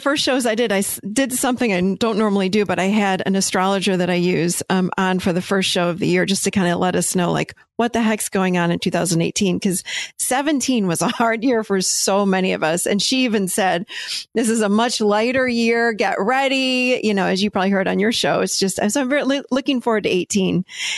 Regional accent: Rochester, New York, United States; So I grew up, with alcoholism in the, and I grew up, I'm Italian. So I grew up in Rochester, New York.

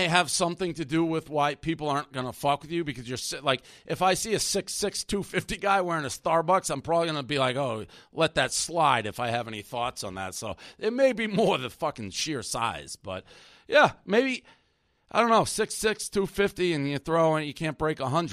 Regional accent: Boston, Massachusetts, United States; I'm from Boston.

